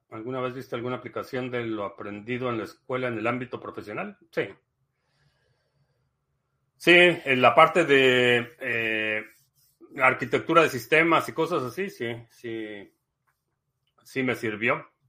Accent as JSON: {"language": "Spanish", "town": "Nicolás Romero", "region": "State of Mexico", "country": "Mexico", "said": "Yo soy de Nicolás Romero, Estado de México."}